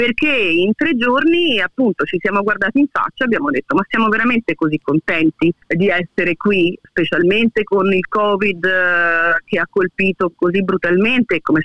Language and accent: Italian; Rome, Lazio, Italy; noi siamo romani, per cui l'idea era di tornare appunto a Roma